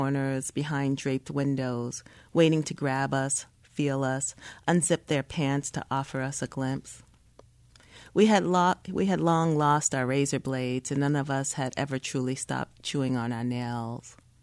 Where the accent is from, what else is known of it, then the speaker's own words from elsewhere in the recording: Brooklyn, New York, United States; I grew up on Madison and Knickerbocker.